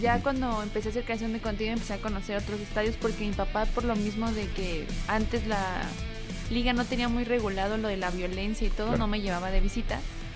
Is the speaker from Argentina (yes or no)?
no; Mexico; O sea, somos puros mexicanos, los jugadores son mexicanos y se va a jugar también en México.